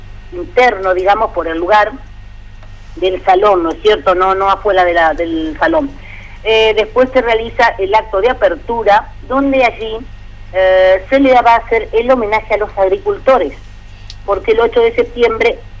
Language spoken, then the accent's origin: Spanish; Victoria, Entre Ríos, Argentina; also born or lived in Federal; Yo me crié en Victoria. Soy nacida en Federal y a los 6 años me fui a vivir a Victoria, así que parte de mi vida la pasé en esa ciudad maravillosa de las 7 colinas.